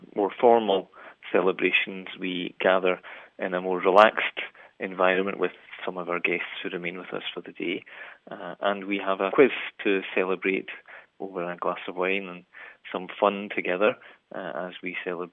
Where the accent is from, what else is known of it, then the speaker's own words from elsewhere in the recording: Scotland, United Kingdom; As Scottish Catholics, we're very proud of our connection through Andrew with Peter.